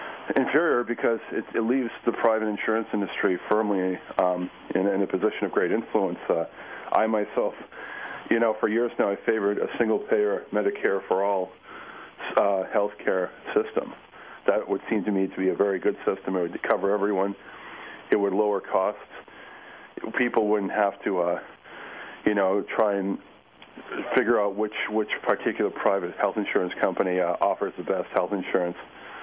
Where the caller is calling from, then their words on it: Arlington, United States; Actually, I'm calling from Arlington.